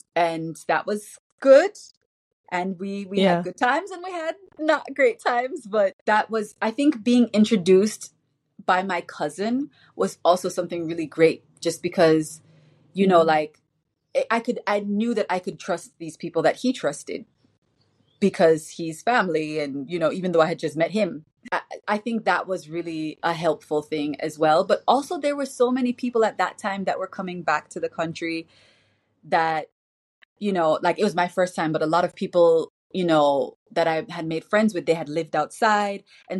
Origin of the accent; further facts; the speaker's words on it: Jamaica; I grew up in Jamaica, musical country, as everybody knows.